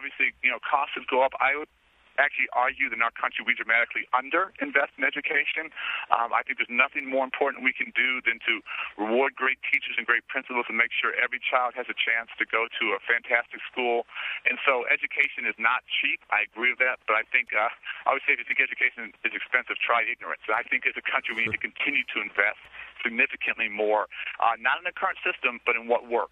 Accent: Illinois, United States; including the state I'm from Illinois

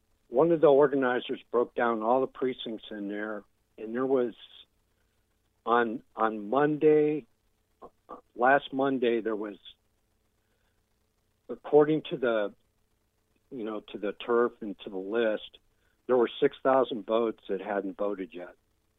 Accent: Ohio, United States; now in Tucson, United States; being from that as a kid, I grew up in Ohio, and my grandparents lived in Western Pennsylvania

